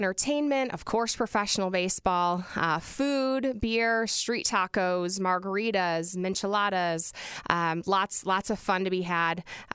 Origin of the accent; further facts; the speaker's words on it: Chicago, Illinois, United States; moved away as an adult; also born or lived in Houston; now in Reno, United States; I grew up in Chicago, but had the good fortune of living here for 4 years before spending two in Houston.